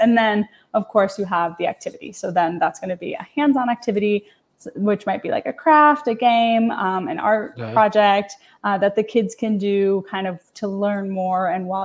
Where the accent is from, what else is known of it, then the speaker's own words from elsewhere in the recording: Toledo, Ohio, United States; Okay, I'm from Toledo. I live in Toledo.